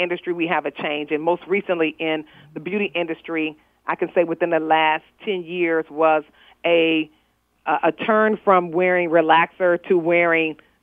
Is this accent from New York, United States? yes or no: no; Chicago, Illinois, United States; now in Atlanta, United States; So although I moved to Atlanta eventually, I'm from Chicago, and got a job